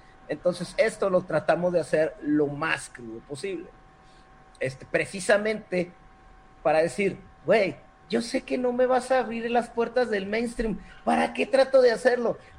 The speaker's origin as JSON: {"language": "Spanish", "region": "Chihuahua", "country": "Mexico", "said": "te voy a decir el otro agravante, somos de Chihuahua."}